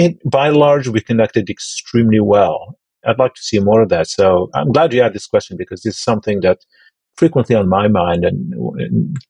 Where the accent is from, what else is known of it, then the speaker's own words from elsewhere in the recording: Algeria; English is a second language; And I explained, I'm from North Africa, because only if I say Algeria, many people don't have any clue where that is.